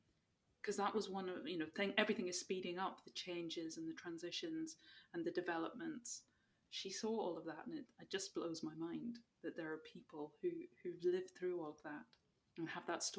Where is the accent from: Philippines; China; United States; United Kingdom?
United Kingdom; Belfast, Northern Ireland; where I grew up in Belfast